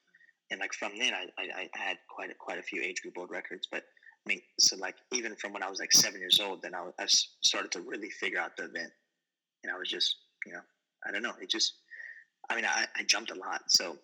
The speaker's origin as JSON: {"language": "English", "town": "Lafayette", "region": "Louisiana", "country": "United States", "tie": "born or raised there", "said": "I grew up in Lafayette, Louisiana, southern Louisiana, and I grew up in a pretty active household."}